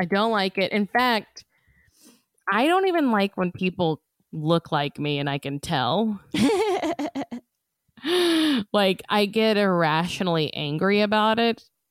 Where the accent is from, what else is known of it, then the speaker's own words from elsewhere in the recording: Corona, California, United States; also born or lived in St. Louis; I am from Southern California, Corona, to be exact.